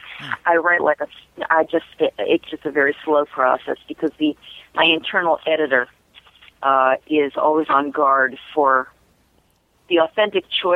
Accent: New York City, New York, United States; You know, I grew up in New York City. I grew up around opera.

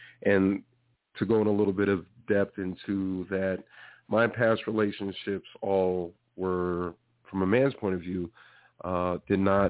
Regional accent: Colorado Springs, Colorado, United States; I am from Colorado, native, born and raised here from Colorado Springs.

